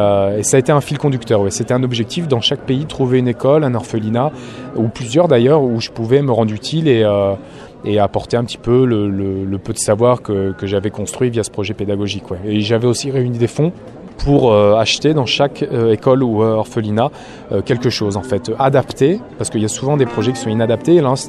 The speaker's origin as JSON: {"language": "French", "town": "Rouen", "region": "Normandy", "country": "France", "tie": "born or raised there", "said": "Je suis originaire de la Loire, de Rouen exactement, issu d'une famille modeste. Mes grands-parents travaillaient dans les bonneteries, parce que Rouen était une grande ville de textile il y a bien, bien longtemps."}